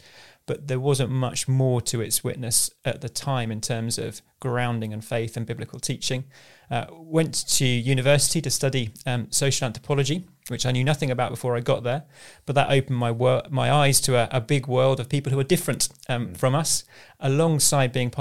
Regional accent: Southend, East of England, United Kingdom; So growing up in Southend

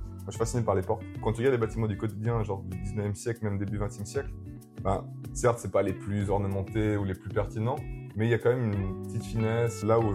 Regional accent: Geneva, Switzerland; Bah, moi, je suis suisse, du coup.

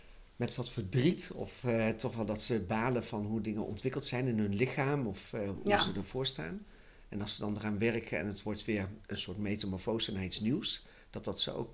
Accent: Nijmegen, Gelderland, Netherlands; Ik kom uit Nijmegen. Ik ben 54.

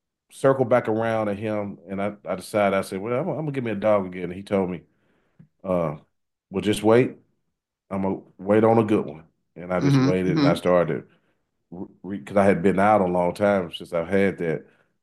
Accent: Arkansas, United States; moved in the area I am now, because I'm from Central Arkansas.

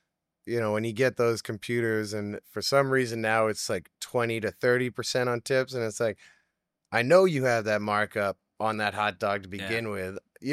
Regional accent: North Salem, New York, United States; Well, grew up in Westchester in North Salem.

